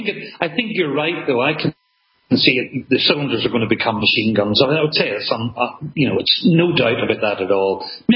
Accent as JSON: {"language": "English", "region": "Northern Ireland", "country": "United Kingdom", "said": "because I'm from Northern Ireland, and we know about bomb disposal"}